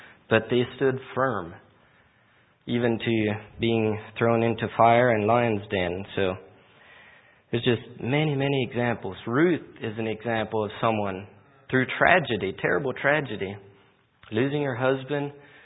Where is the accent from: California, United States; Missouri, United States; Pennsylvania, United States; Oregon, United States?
Missouri, United States; moved away as an adult; I grew up in Missouri. I was there until I was 19 years old.